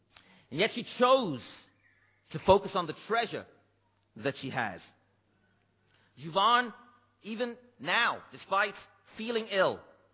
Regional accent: India; places because of my father's job. We traveled around. But every couple of years, we would go back to my home country of India.

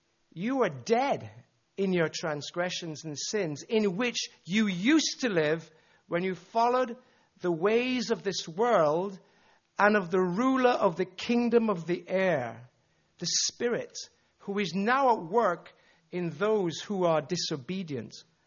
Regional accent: Kingston, Jamaica; now in England; You know, I'm from a religious background. I was brought up in Kingston, Jamaica.

